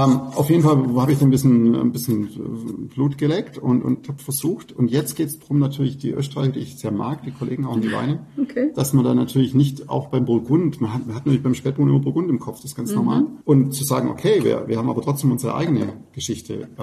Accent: Baden-Württemberg, Germany; accent: Swabian; ich bin natürlich ein Fan vom schwäbischen Dialekt. Das Einzige, was mir in unserem Dialekt nicht so gefällt, ist, dass wir eigentlich kein stimmhaftes S sprechen können.

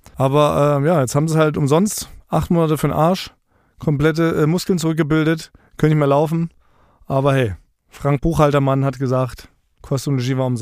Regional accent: Berlin, Germany; wie wir sagen als Berliner.

